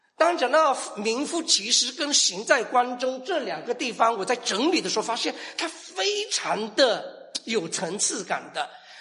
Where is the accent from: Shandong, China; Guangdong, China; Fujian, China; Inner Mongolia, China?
Fujian, China; 反正你知道我福建人，我 F 跟 H 是很难念出来的